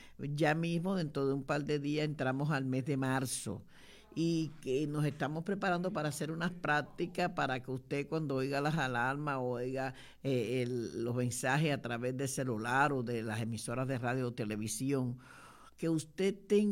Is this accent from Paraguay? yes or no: no; Dominican Republic; yo soy dominicana y en la República Dominicana, en mi tiempo de juventud, hubieron unos temblores de tierra